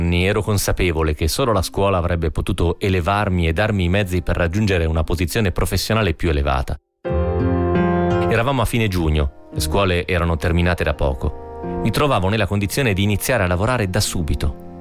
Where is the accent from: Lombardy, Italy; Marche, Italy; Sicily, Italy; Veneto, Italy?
Veneto, Italy; Vigonza; in una piccola azienda di Vigonza, il mio paese